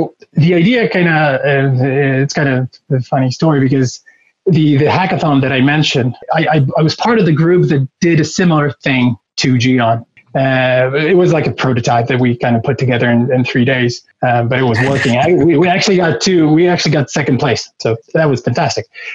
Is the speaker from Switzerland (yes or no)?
no; Poland; English is a second language; moved away as an adult; also born or lived in Ireland; Originally, I'm from Poland. The last, I'd say, 12 years or 13 years, I worked for a multinational software company. I lived in Ireland for most of that time.